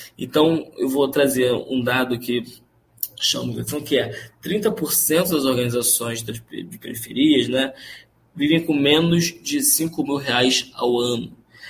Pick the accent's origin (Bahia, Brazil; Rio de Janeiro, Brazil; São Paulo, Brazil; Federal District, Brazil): Rio de Janeiro, Brazil; sou nascido e criado na Zona Oeste, aqui do Rio, uma periferia, né, fica no Campo Grande, sou de Campo Grande